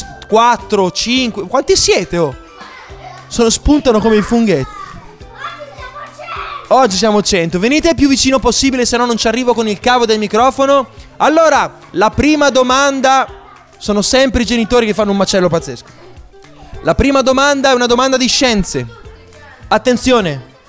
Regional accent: Lombardy, Italy; io vengo dalla Brianza

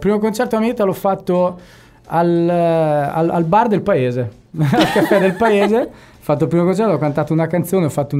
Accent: Tuscan-Romagnol Apennines, Italy; io sono cresciuto sull'Appennino tosco-romagnolo, quindi la mia infanzia, io ho passato, insomma, fino agli 11, 12 anni, 13 anni

